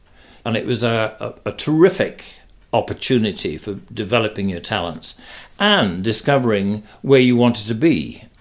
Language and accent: English; Yorkshire and the Humber, United Kingdom; accent: Yorkshire; And I said, well, OK, if I get rid of my Yorkshire accent, what shall I?